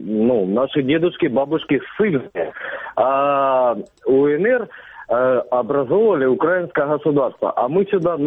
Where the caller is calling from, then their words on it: Saransk, Mordovia, Russia; я спад города Саранска, как говорят, город-герой. Я не пойму, почему герой. Мне 27 лет.